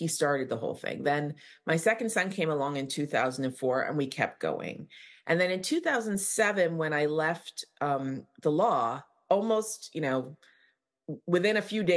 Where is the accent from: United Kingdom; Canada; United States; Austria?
Canada; born there; Like she was like, you were born here. This is your country. We are now Canadian citizens. We need to know this country.